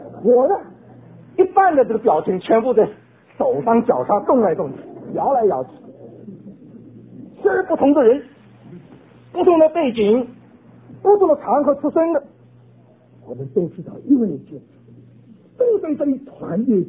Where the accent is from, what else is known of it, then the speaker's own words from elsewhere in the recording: China; 我是中国人没有时间性